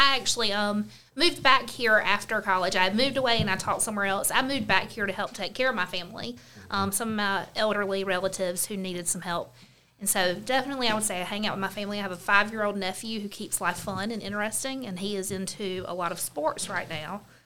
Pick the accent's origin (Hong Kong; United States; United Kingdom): United States; Hartsville, South Carolina; So I am from Hartsville. I graduated here in 2005.